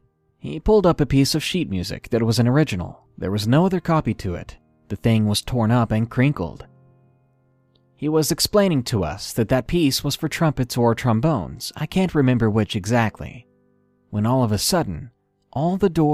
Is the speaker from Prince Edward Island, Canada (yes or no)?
yes; Prince Edward Island, Canada; I'm Canadian, but I'm from the smallest province in Canada.